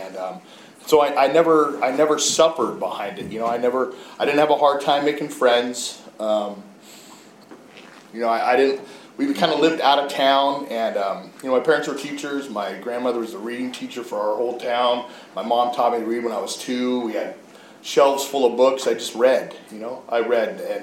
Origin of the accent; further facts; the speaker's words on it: Mendocino, California, United States; I'm actually originally from Mendocino. That's where I was born and raised.